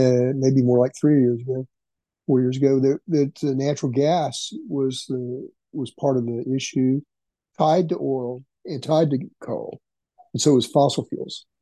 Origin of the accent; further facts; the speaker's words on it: Elk City, Oklahoma, United States; there was a well going to be drilled to 24,000 feet outside my hometown of Elk City, about a mile from Elk City, outside Elk City.